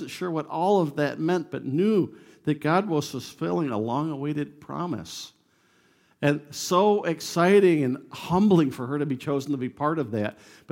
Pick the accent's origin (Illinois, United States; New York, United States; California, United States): New York, United States; Batavia; I grew up near Batavia, New York